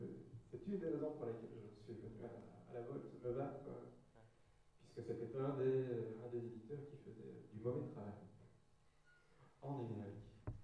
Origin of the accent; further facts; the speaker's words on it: Brussels, Belgium; moi je viens de Bruxelles. Donc je suis sauté dans le train.